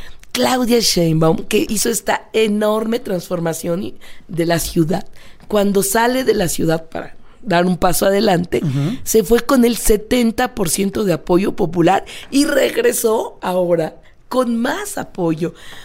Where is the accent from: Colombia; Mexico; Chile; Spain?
Mexico; Mexico City; Yo soy chilanga, me encanta.